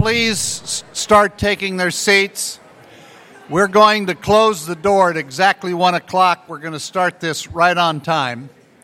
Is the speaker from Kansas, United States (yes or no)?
yes; Wichita, Kansas, United States; I was your 1988 president. I'm from Wichita, Kansas.